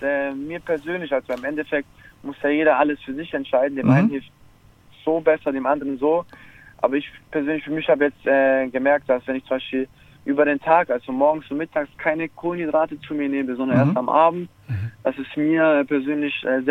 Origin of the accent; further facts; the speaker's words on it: Stuttgart, Baden-Württemberg, Germany; Und aber ich bin in Stuttgart geboren und aufgewachsen.